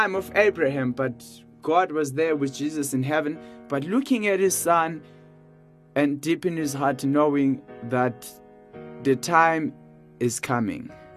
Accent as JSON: {"language": "English", "region": "Eastern Cape", "country": "South Africa", "tie": "born or raised there", "said": "You know, I grew up in Eastern Cape, and maybe you don't know, you have never heard, you just know Eastern, and you know the term Cape, but you don't have any idea about Eastern Cape."}